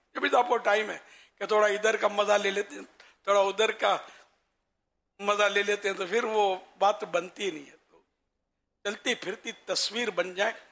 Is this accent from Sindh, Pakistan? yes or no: no; Lahore, Punjab, Pakistan; now in Italy; میں لاہور سے آیا ہوں، سارے لاہور والوں نے آپ کو سلام بولا ہے